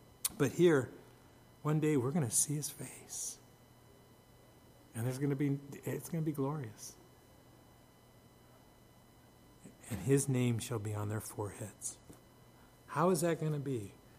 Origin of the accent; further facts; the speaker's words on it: California, United States; I remember growing up in the Bay Area, in the East Bay, and seeing those hills